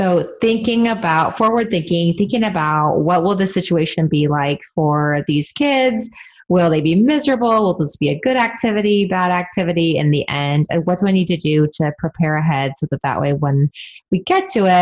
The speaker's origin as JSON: {"language": "English", "region": "California", "country": "United States", "tie": "born or raised there", "said": "I knew how to ski from growing up in California."}